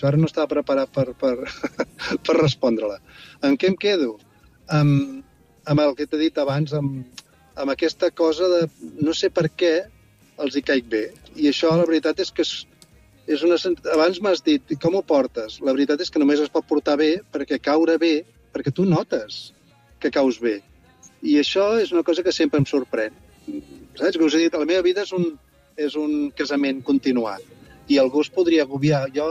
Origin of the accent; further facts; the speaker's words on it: Badalona, Catalonia, Spain; Platja, jo soc de Badalona, platja.